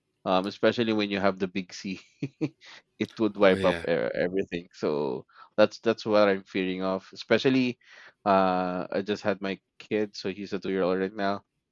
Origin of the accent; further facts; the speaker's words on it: Philippines; So originally I'm from the Philippines.